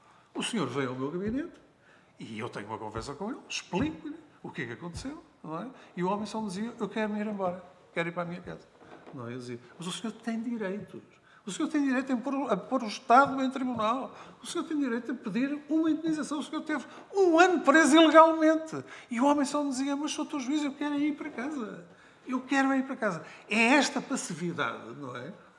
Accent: Portugal; a frontalidade não é propriamente uma característica nossa, enquanto portugueses

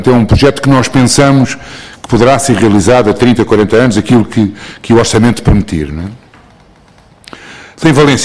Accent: Portugal; porque somos portugueses

